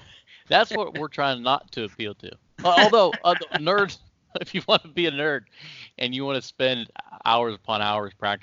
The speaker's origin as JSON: {"language": "English", "region": "Ohio", "country": "United States", "tie": "born or raised there", "said": "Yeah. Yeah, that's where I'm from. I'm still here, born and raised in Ohio."}